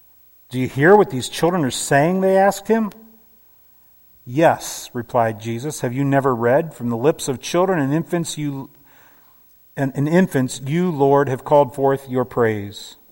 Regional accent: Canton, Ohio, United States; Growing up in Canton, Ohio, I am no stranger to the concept of a large parade.

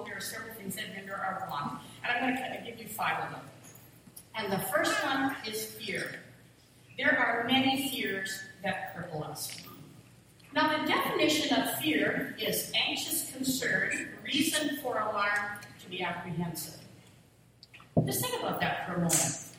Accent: Canada; I'm Canadian. I speak English.

